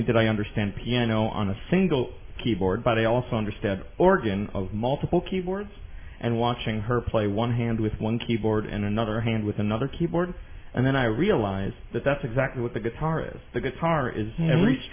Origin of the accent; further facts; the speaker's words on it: Stevens Point, Wisconsin, United States; also born or lived in Minneapolis; I was living in Minneapolis, actually, at the time, and it was after I'm originally from Stevens Point, and I went to University of Wisconsin branch system, and I lived in Minneapolis a little while.